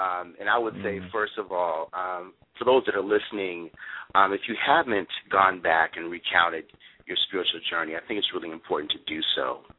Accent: Portland, Oregon, United States; I'm from Portland, Oregon, but my folks are from by way of Texas, so we're Southern. I was raised in a Southern Baptist church.

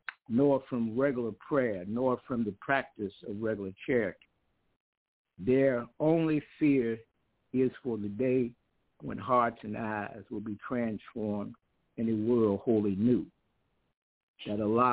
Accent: Chicago, Illinois, United States; born there; Yeah, I was born in Chicago myself, but I'm one generation from it. I claim Mobile.

